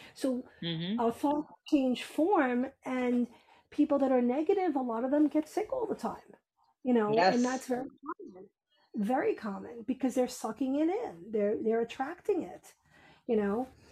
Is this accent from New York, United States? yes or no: yes; Bronx, New York, United States; now in Westchester, United States; You know, I grew up in the Bronx.